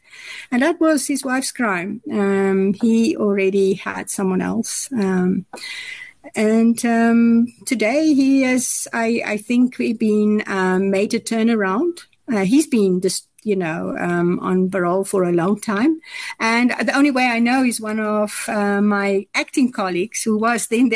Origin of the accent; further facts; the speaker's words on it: Western Cape, South Africa; All the other members of the commission team was from KwaZulu-Natal. I came from the Western Cape.